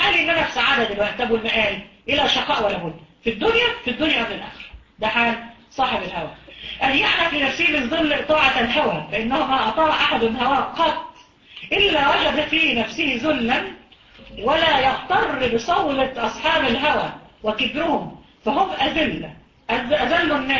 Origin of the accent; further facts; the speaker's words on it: Egypt; عندنا في مصر